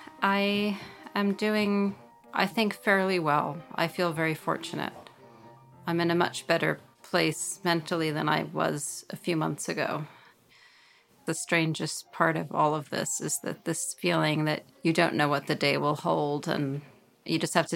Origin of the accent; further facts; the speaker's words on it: Brooklyn, New York, United States; it's really important to me that I'm from Brooklyn, that I still live here, and that I'm near my parents and the hospital where I was born.